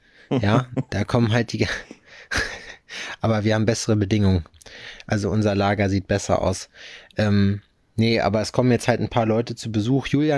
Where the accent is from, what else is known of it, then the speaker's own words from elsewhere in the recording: Berlin, Germany; Als Berliner ist man das doch eh schon halb.